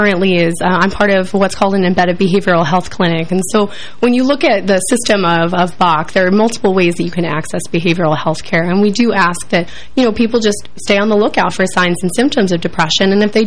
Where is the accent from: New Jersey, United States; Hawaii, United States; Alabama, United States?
New Jersey, United States; Palmyra; I'm from South Jersey, from a little town called Palmyra.